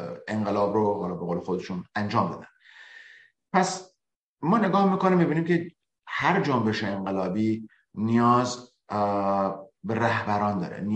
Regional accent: Iran; خواست من حداقل به عنوان یک ایرانی

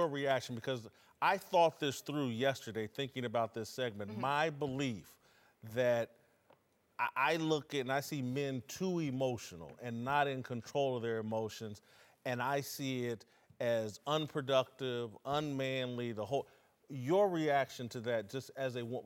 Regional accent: Indianapolis, Indiana, United States; And Marcella's, being from Compton, I'm from Indianapolis, we've shared each other's backgrounds.

